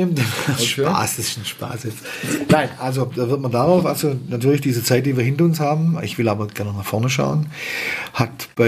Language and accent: German; Baden-Württemberg, Germany; Kann ich schon schwierig als Schwabe sich das zu fragen